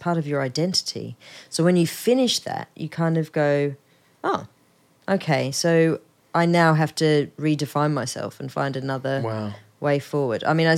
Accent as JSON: {"language": "English", "town": "Adelaide", "region": "South Australia", "country": "Australia", "tie": "born or raised there", "moved": "as an adult", "lives_now": "United Kingdom", "said": "And, so I grew up in Adelaide and went to primary, secondary and uni in Adelaide and then – in Australia. And then came over here."}